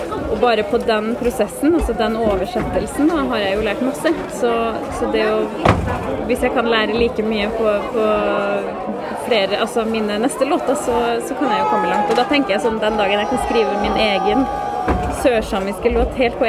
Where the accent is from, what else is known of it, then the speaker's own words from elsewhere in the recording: Røros, Trøndelag, Norway; also born or lived in Härjedalen, Sweden; now in Frøya, Norway; Ja, jeg 31 år gammel. Opprinnelig fra Røros og Herjedalen på svensk side, rett over grensa for Røros.